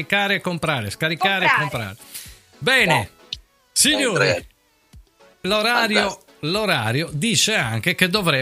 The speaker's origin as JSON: {"language": "Italian", "region": "Sardinia", "country": "Italy", "said": "Noi da sardi ti capiamo benissimo."}